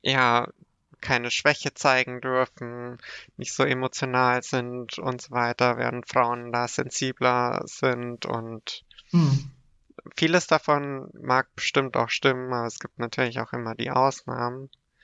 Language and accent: German; Bavaria, Germany; Und wir sind ja in Bayern ländlich aufgewachsen